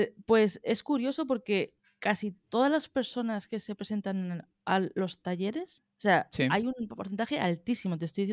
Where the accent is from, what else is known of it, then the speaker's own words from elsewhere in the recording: Spain; porque yo creo que soy la única española, ¿sabes?